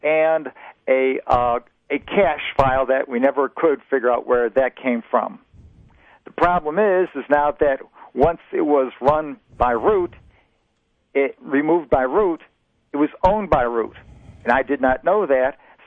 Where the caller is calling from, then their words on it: Greece, New York, United States; Hi, I'm calling from the northeast corner of Greece. Very close to Charlotte.